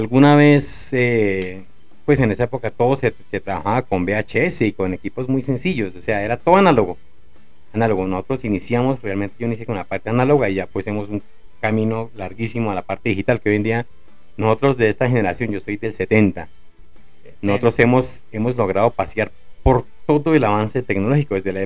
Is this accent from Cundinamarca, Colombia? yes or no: yes; Zipaquirá, Cundinamarca, Colombia; yo soy de aquí de Zipaquirá, soy un pequeño, tengo 54 años, siempre vivo aquí en Zipaquirá, pues mi juventud la pasé en el sector del barrio La Concepción, una familia sencilla